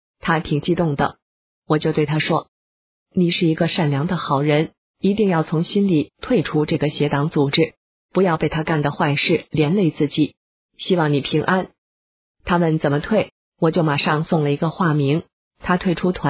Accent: China; 我大声告诉他，我是中国人，但我不承认中共，中共不等于中国，我们中国有5000年的辉煌历史

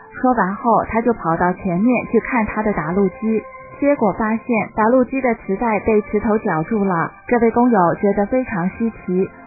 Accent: Wuhan, Hubei, China; 我感到我们武汉人特别幸运

